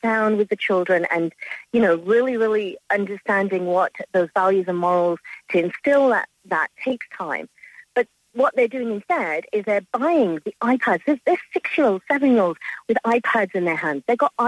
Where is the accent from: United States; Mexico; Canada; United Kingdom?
United Kingdom; England; I'm from England, and I've been here 12 years.